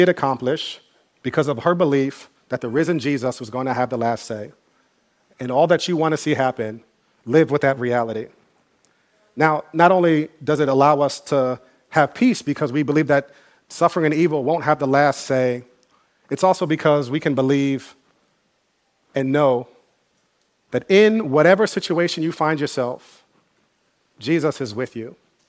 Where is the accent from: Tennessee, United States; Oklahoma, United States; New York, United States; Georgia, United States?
New York, United States; New Rochelle; You know, I grew up in New Rochelle, and growing up, we always had beef with people from Mount Vernon.